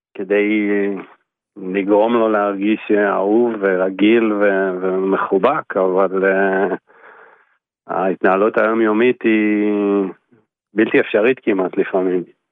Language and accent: Hebrew; Rishon LeZion, Central District, Israel; אנחנו מראשון לציון במקום.